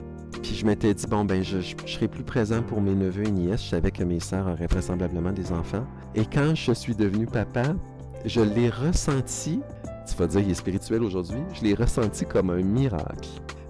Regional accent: Quebec City, Quebec, Canada; Je viens d'une banlieue de la ville de Québec qui s'appelle Charlebourg. Je suis né en 1978 à Québec, de parents québécois francophones.

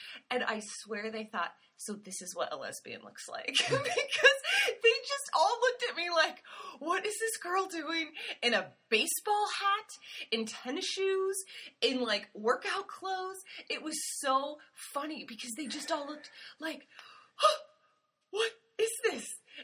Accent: Seattle, Washington, United States; also born or lived in New York; I grew up in Seattle and it's no problem, throw on your North Face, jump in the car, go run your errands, no one's going to look twice. I lived in New York

